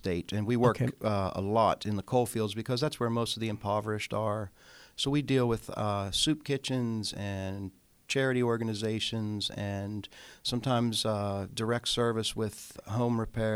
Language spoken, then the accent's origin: English; West Virginia, United States; and they visit my home state of West Virginia, and I lead them on service and learning trips.